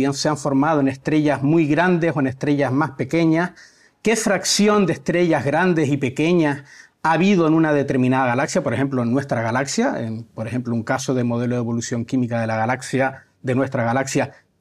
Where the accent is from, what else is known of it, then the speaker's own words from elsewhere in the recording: La Laguna, Canary Islands, Spain; yo soy de La Laguna, una pequeña ciudad en la isla de Tenerife, en las Islas Canarias, que están situadas, para quien no se sitúe, pertenecen a España, pero geográficamente están situadas al lado de Marruecos, del Sáhara, más bien, en África.